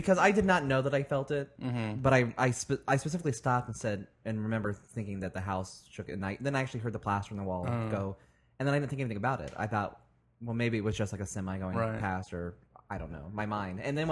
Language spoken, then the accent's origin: English; Midwest, United States; I've gone through the tornadoes, you know, from growing up in the Midwest.